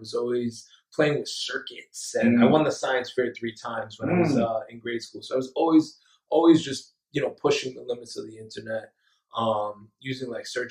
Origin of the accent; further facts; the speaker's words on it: Union City, New Jersey, United States; I grew up in Union City, New Jersey.